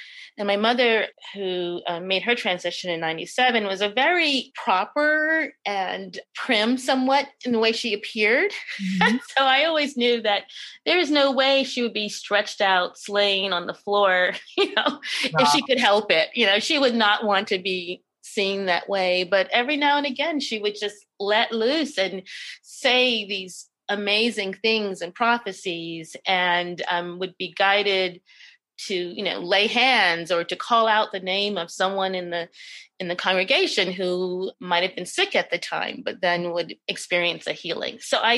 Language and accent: English; Bronx, New York, United States; now in Los Angeles, United States; I did. I grew up in the South Bronx in the 70s when the Bronx was burning down, if you remember.